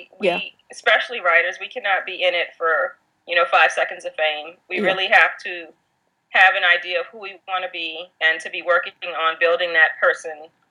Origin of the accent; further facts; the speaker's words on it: Wisconsin, United States; I came from Wisconsin.